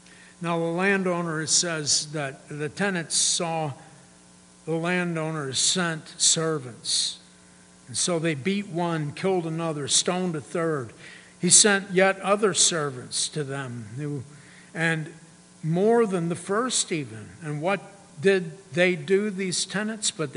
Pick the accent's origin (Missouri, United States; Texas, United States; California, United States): Missouri, United States; because we're from Missouri, and in Missouri, you get a portion of the crop.